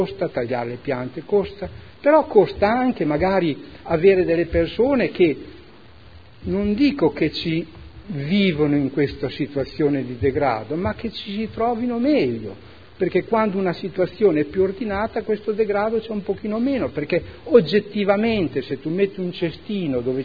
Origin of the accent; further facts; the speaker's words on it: Modena, Emilia-Romagna, Italy; Io sinceramente come modenese